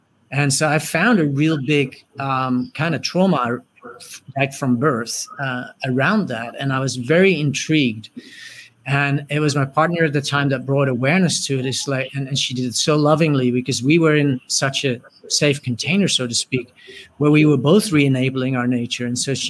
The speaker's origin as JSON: {"language": "English", "country": "Netherlands", "first_language": "Dutch", "second_language": "English", "said": "And I translated this aspect of what it is that I want back into my native tongue. And I realized that when we ask a child in the Netherlands, we ask that child, what do you will?"}